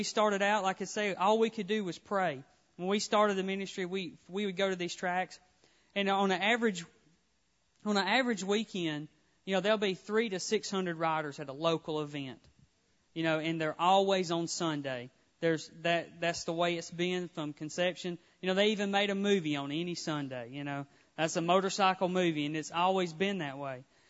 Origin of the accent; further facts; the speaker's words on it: Alabama, United States; I guess growing up in Alabama, I thought everybody went to church